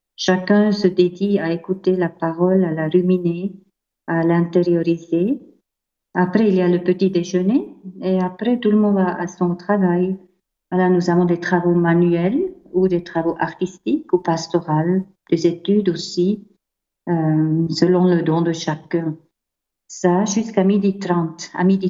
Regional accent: Bern, Switzerland; French is a second language; je viens de la Suisse alémanique, donc ma maman était protestante avant du mariage. Aussi, Berne est un lieu protestant, donc dans l'école, tout le monde était protestant, donc je me distinguais déjà par rapport à ça.

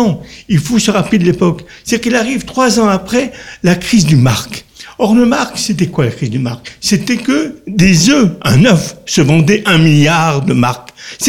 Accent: Grand Est, France; Je suis lorrain et j'ai pas tellement bien senti la mentalité et les réflexes

